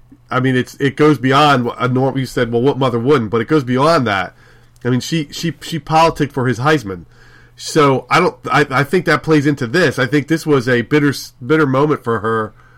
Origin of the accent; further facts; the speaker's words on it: New Jersey, United States; you're from Ohio and I'm from Jersey. We're not from the South